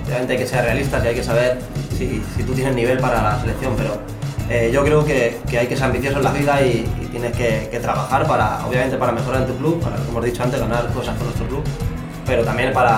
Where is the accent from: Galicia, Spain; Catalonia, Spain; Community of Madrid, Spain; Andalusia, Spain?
Community of Madrid, Spain; Madrid; moved away as an adult; now in Murcia, Spain; yo en mi caso salgo con 18 años, dirección Cartagena, aunque sea soy de Madrid, y pasadas tres temporadas allí en Cartagena, me llega la oportunidad de poder venir aquí a Murcia